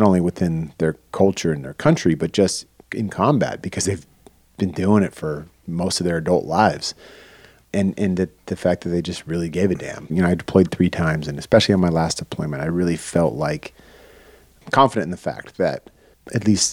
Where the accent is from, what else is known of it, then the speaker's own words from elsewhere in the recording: United States; I'm an American. Thank you.